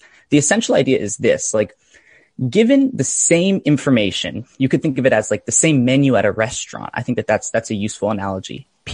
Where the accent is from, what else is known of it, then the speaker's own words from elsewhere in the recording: Connecticut, United States; I grew up in Fairfield County in Connecticut, and I've actually lived there my whole life.